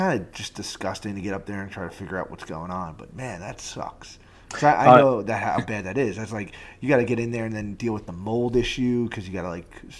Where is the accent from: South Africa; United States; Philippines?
United States; New York; I grew up on Long Island. We had a house.